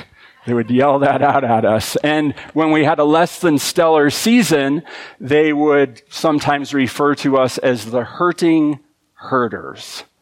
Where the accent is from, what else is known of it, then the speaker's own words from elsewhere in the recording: Big Timber, Montana, United States; But I think one of the more unusual mascots in Montana is from my hometown of Big Timber.